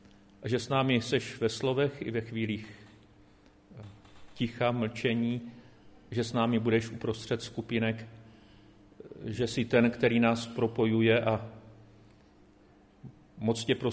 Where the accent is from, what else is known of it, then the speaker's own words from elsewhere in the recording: Moravia, Czechia; accent: Moravian; Jsem Moravák, tak občas si mě tam ty moravizmy dostanou, takže se omlouvám.